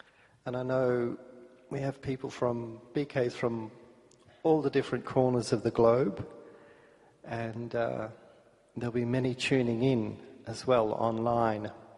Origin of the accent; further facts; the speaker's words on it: Australia; and I'm from Australia